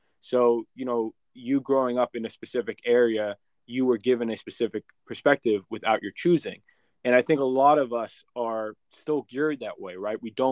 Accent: New York, United States; I grew up outside New York City in a very similar area to where you grew up in London

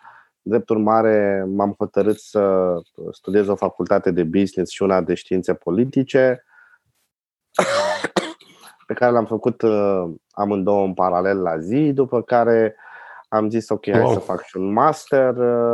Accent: Râmnicu Vâlcea, Vâlcea County, Romania; now in Bucharest, Romania; am 35 de ani, acum locuiesc în București, sunt de fel din Râmnicu Vâlcea, născut și crescut acolo.

